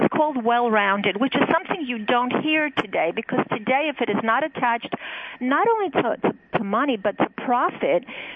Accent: United States; I don't want to offend anybody here. I'm an American.

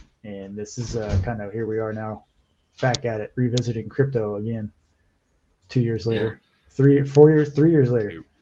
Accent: Charlotte, North Carolina, United States; I'm from Charlotte, North Carolina.

